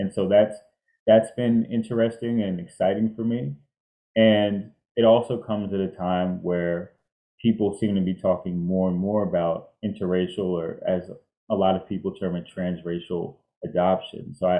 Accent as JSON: {"language": "English", "town": "Washington", "region": "District of Columbia", "country": "United States", "tie": "born or raised there", "also_born_or_lived": "Maryland", "said": "I was adopted from Washington, D.C. in the mid-90s, and I grew up here in the United States in and around the Washington, D.C. and Maryland area."}